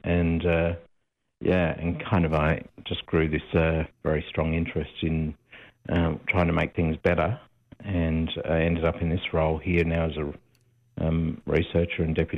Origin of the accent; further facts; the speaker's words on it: Alice Springs, Northern Territory, Australia; born there; Yeah, I was born here in Alice Springs Hospital, and now on the board of Alice Springs Hospital. And so I've been away, studied and come back just in the last 2 years, come back to Alice Springs.